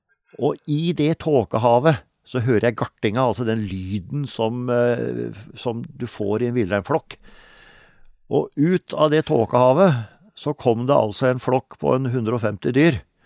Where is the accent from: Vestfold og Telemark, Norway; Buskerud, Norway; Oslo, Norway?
Vestfold og Telemark, Norway; Og det året jeg ble født, så bygde jo fatteren hytta som ble vårt samlingssted i sørøstlig delen av Hardangervidda, altså nord for Møsvann, så det var egentlig der jeg vokste opp.